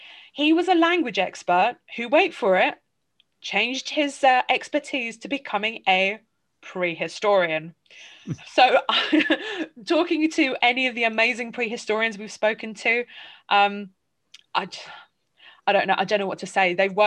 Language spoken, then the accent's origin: English; England, United Kingdom; growing up in England with a family, Polish heritage, I describe myself as Polish in general, because I grew up with the language, I grew up with everything else. But in the end, I do still have certain British